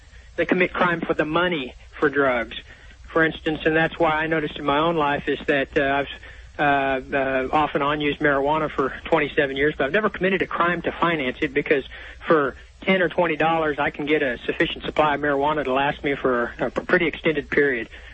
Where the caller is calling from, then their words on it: Clearwater, Florida, United States; I'm calling from Clearwater, Florida.